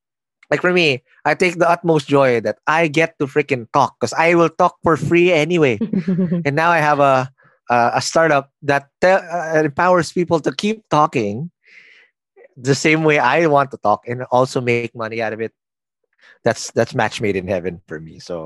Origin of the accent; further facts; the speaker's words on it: Quezon City, Metro Manila, Philippines; Nah, I grew up in Quezon City. Kamuning is my neighborhood. I grew up playing basketball with construction workers, with tricycle drivers.